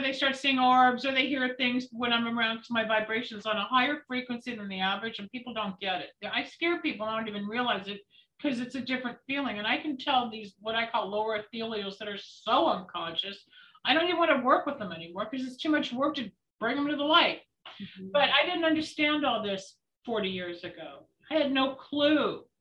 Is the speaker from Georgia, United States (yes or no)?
no; Los Angeles, California, United States; But to backtrack, I'm born and raised in Los Angeles, got a bachelor's in health science at San Francisco State in 1975, went to Michigan for a master's in public health.